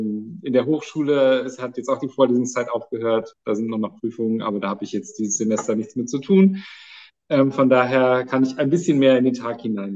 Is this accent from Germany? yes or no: yes; Mönchengladbach, North Rhine-Westphalia, Germany; born there; Also ich bin in Mönchengladbach geboren und dann in Wehsperrsch.